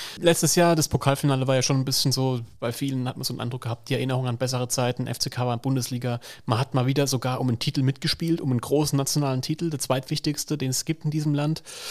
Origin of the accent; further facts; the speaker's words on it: Rhineland-Palatinate, Germany; Ich bin als Pfälzer nicht viel rumgekommen in Deutschland.